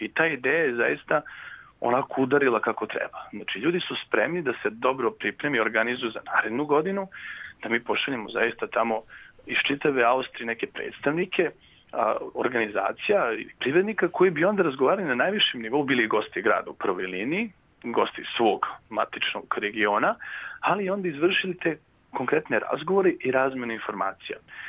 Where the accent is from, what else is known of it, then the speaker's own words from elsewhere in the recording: Serbia; naravno i mi koji dolazimo iz Srbije